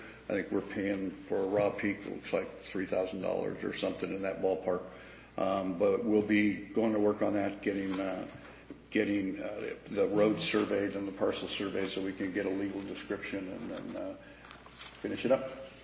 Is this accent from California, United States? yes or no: yes; Sacramento, California, United States; I recall growing up in Sacramento, we had two newspapers. We had the Sacramento Bee and the Sacramento Union.